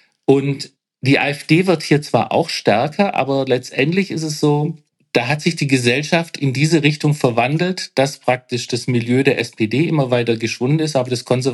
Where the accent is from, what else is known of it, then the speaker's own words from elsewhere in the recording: Baden-Württemberg, Germany; also born or lived in Hamburg, Germany; Ich bin klassischer Südwestdeutscher. Ich bin ja in Baden-Württemberg aufgewachsen, habe dann zwar 25 Jahre in Hamburg gelebt, aber lebe jetzt auch wieder hier.